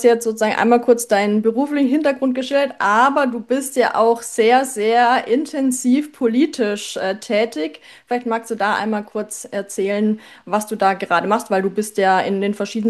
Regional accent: Neuburg an der Donau, Bavaria, Germany; in Neuburg an der Donau, meiner Heimatstadt.

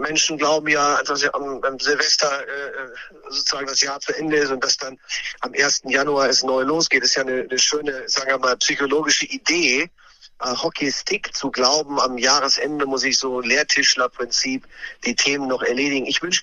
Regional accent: Düsseldorf, North Rhine-Westphalia, Germany; Als Düsseldorfer ist das ja eher manchmal schwer zu formulieren

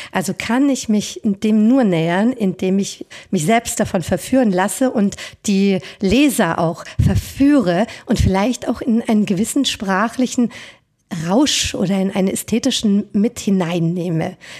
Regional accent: Germany; Und das war für mich als Deutsche damals also eigentlich unvorstellbar.

